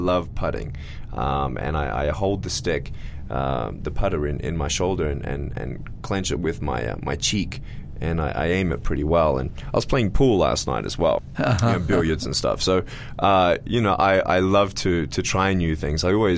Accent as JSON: {"language": "English", "country": "Australia", "moved": "as an adult", "lives_now": "United States", "said": "And I moved from Australia about 3.5 years ago now."}